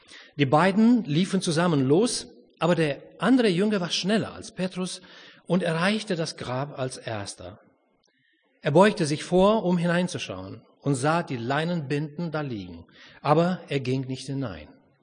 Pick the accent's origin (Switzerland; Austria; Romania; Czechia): Romania; German is a second language; now in Germany; Ich komme aus Rumänien, für die das noch nicht so mitbekommen haben.